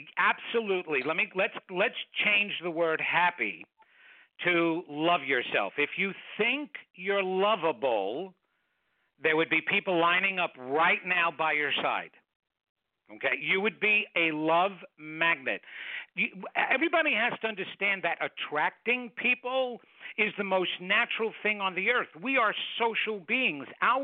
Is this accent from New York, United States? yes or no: yes; New York, United States; accent: New York; Well, obviously, Dolly, I'm not originally from here, and I thought I got rid of my New York accent. I guess I didn't, huh?